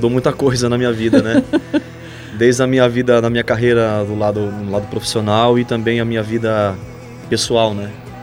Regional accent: São João do Ivaí, Paraná, Brazil; no interior do Paraná, né, que é de onde eu nasci. Eu nasci na região ali de São João do Ivaí, ali na região perto de Jandaia, Maringá ali.

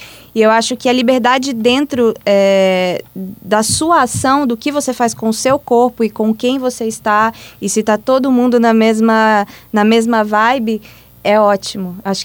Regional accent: Minas Gerais, Brazil; now in São Paulo, Brazil; como é que eu vim pra São Paulo pra ser cantora, né? Eu sou de Minas, então como que foi esse processo, essa decisão.

